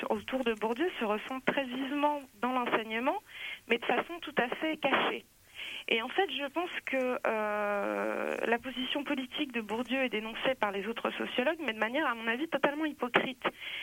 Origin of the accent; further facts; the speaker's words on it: Nanterre, Île-de-France, France; Si en plus je dis que je suis de Nanterre, mon prof va sûrement me repérer, là.